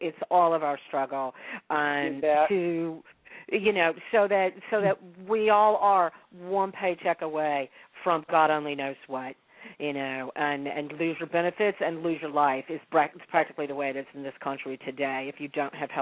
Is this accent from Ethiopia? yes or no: no; Texas, United States; Okay, I'm sorry, I'm from Texas.